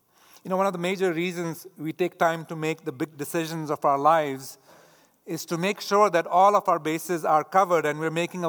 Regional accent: India; growing up in India, that stench is still in my nostrils.

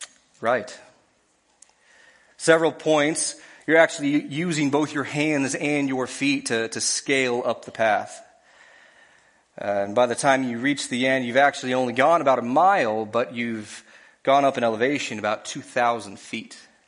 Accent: Colorado, United States; You know, I grew up in Colorado near the base of the mountains.

